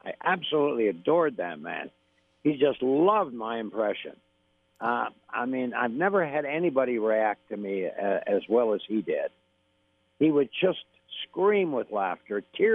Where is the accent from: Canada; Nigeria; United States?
Canada; because I'm a Canadian.